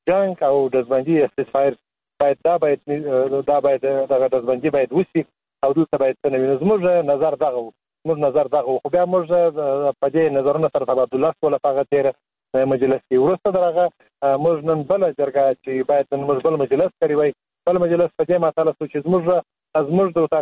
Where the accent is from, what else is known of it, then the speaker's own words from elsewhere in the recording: Afghanistan; زه د افغانستان یو تابعیم